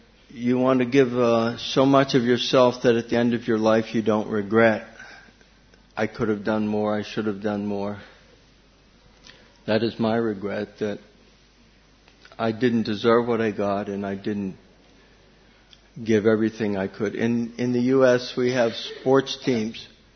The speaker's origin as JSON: {"language": "English", "country": "United States", "tie": "born or raised there", "said": "Certainly when we grew up in America"}